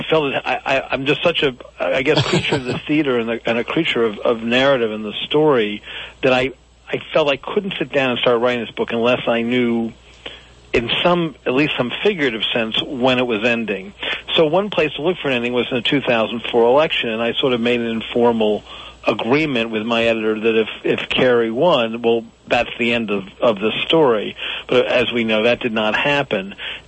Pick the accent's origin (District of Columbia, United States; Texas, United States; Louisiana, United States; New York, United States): District of Columbia, United States; Washington; I grew up in Washington, D.C., in the city itself, in a family that was not involved with politics